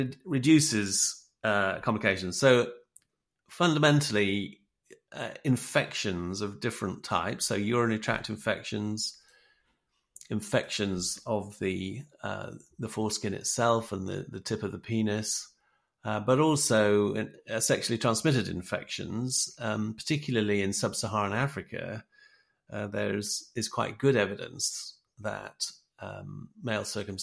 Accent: United Kingdom; the tradition in which I was brought up and trained as a British paediatrician

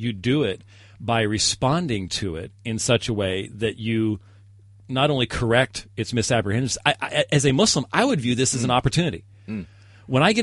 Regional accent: United States; Well, I come from this as not only as an American

